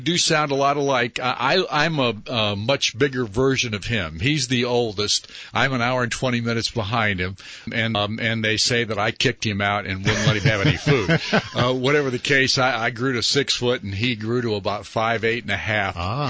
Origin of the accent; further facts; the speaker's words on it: Rochelle, Illinois, United States; But we grew up in Rochelle, Illinois, after my mother remarried. So we were actually in a farm town